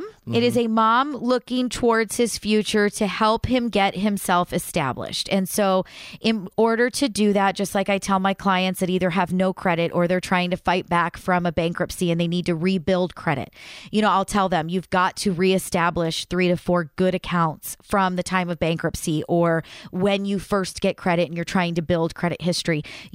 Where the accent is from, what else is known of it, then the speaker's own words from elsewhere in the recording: United States; I am a Chevy Ford girl all the way. I am definitely an American girl.